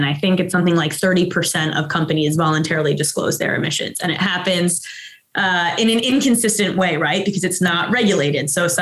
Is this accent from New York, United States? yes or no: yes; New York City, New York, United States; Well, I say that as a New Yorker.